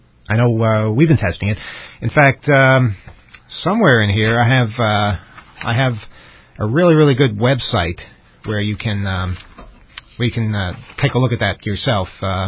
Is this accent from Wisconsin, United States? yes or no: no; Boston, Massachusetts, United States; I'm from Boston.